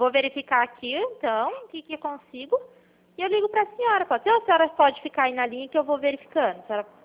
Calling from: Pirassununga, São Paulo, Brazil; Pirassununga.

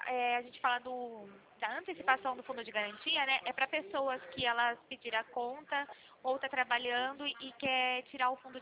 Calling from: Santa Bárbara d'Oeste, São Paulo, Brazil; Eu sou aqui do interior de São Paulo. Santa Bárbara do Oeste, a minha cidade.

